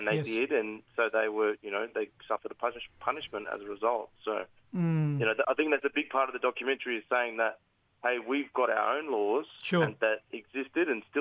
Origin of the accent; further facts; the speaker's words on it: New South Wales, Australia; And then my on my mother's side, I'm Warramite from the Mid-North Coast, New South Wales.